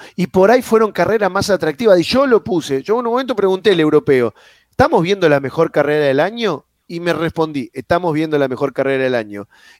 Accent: Argentina; me pregunta si soy argentino, sí, soy argentino.

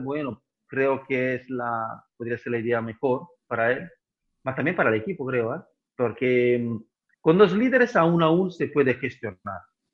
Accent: Italy; Spanish is a second language; now in Spain; siendo yo italiano, mujer española

